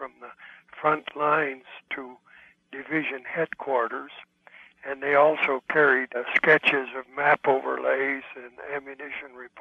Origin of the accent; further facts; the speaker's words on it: La Crosse, Wisconsin, United States; born there; I was born in La Crosse, Wisconsin on November 11th, 1910.